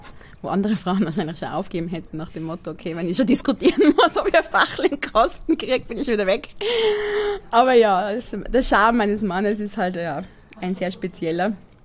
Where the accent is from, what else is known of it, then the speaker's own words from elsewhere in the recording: Styria, Austria; fühle mich sehr wohl als Steirerin, aber eigentlich muss ich ehrlich sagen, als Österreicherin